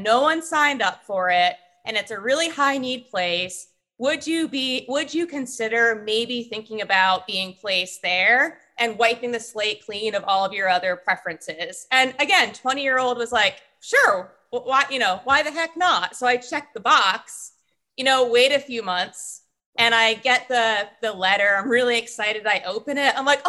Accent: Vermont, United States; I'm from Vermont originally and went to college in upstate New York.

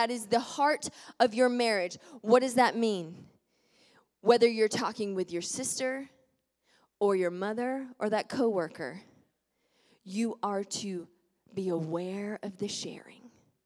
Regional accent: Southern United States, United States; I was raised in the South, and we're taught this lie as Southern women.

